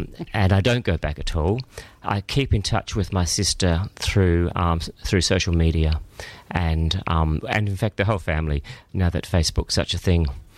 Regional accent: Kapunda, South Australia, Australia; Well, I call it the misfortune of being born in the mid-north of South Australia in the 1960s. A little town called Kapunda, which is nestled in between the Barossa and Clare Valleys

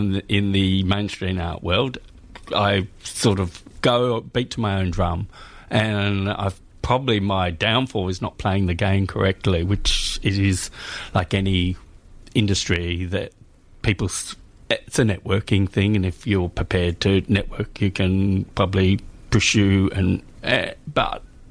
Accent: Frankston, Victoria, Australia; I grew up on the Mornington Peninsula in sort of South Frankston, and I went to school in Baxter and that whole area.

